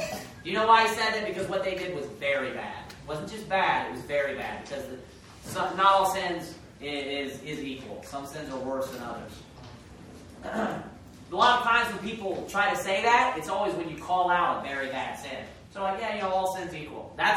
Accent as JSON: {"language": "English", "region": "Kentucky", "country": "United States", "said": "I'm from Kentucky, so now that I get to preach behind the pulpit, I can say that all the time."}